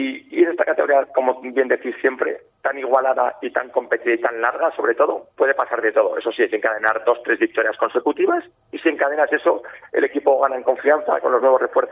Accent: Jaca, Aragon, Spain; yo soy de aquí, o sea, soy de Jaca, soy jugador del Huesca, me siento aquí súper cómodo, súper a gusto

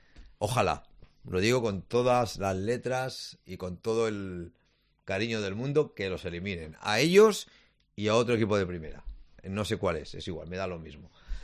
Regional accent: Monterrey, Nuevo León, Mexico; Yo soy de Monterrey, toda mi vida he estado aquí.

